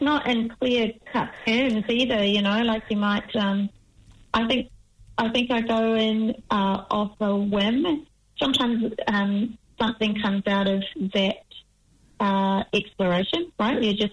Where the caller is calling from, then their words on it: Christchurch, Canterbury, New Zealand; I am beaming in from Addington in Ōtautahi.